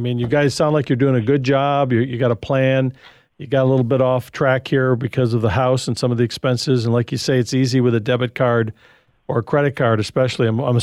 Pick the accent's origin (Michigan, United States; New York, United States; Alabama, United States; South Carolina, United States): Michigan, United States; As a kid growing up in Michigan, we'd build those snowballs